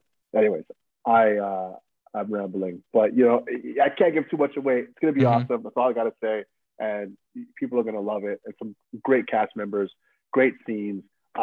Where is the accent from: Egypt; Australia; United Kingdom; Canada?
Canada; He is a Canadian. I'm a Canadian.